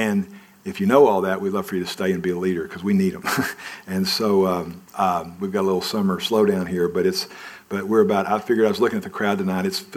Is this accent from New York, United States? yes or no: no; Arkansas, United States; So it's just a joke whenever I use Arkansas. It's like making fun of my hometown, but I do that occasionally too.